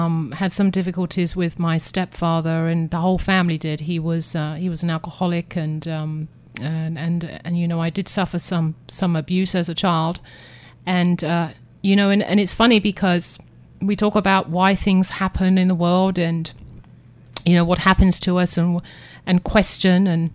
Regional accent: South East England, United Kingdom; moved away as an adult; also born or lived in London; I was born and raised in Kent, England. That's known as the Garden of England. Beautiful place right on the coast there with the White Cliffs of Dover. And I lived in central London for 20 years before I relocated to this country, about 12 years ago now.

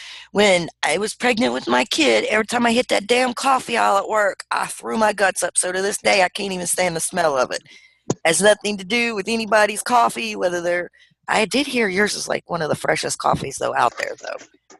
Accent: Virginia, United States; now in North Carolina, United States; Well, I'm actually from, I live in North Carolina, but I'm from Virginia.

